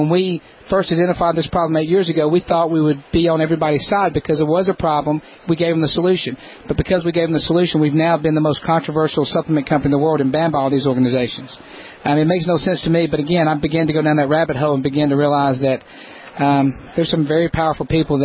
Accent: Alabama, United States; a lot of people don't realize this, but I'm from Alabama.

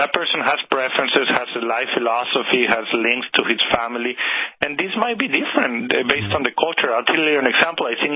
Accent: Mexico; my background is Latin. I was born and raised in Mexico.

